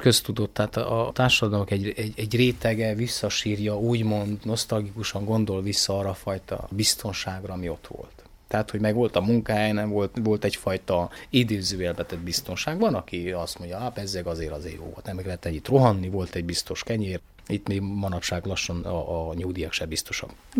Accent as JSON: {"language": "Hungarian", "town": "Brasov", "region": "Brașov County", "country": "Romania", "tie": "born or raised there", "said": "én Brassóban nőttem föl, tehát gyakorlatilag majdnem egyszerre tanultam meg román és magyarul"}